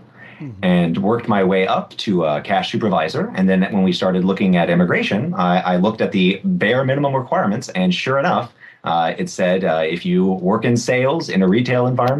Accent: Nigeria; I grew up, I was born in Nigeria, which was a former British colony.

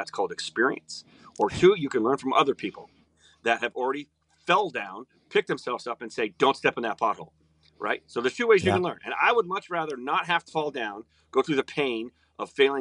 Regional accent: Omaha, Nebraska, United States; I grew up in Omaha, Nebraska, and I had cornfields everywhere around me, and all my buddies were farmers

